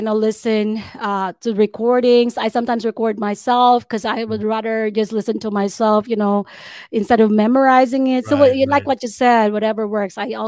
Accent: Philippines; yes, of course, I'm from the Philippines and I take pride of my country.

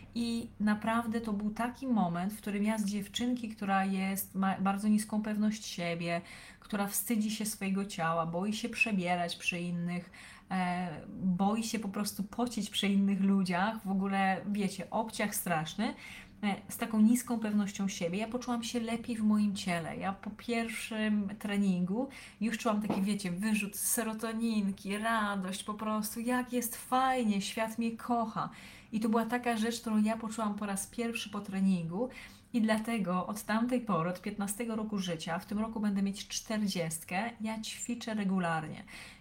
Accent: Lesser Poland, Poland; ja pochodzę z Małopolski, z takiej małej miejscowości pomiędzy Krakowem a Katowicami.

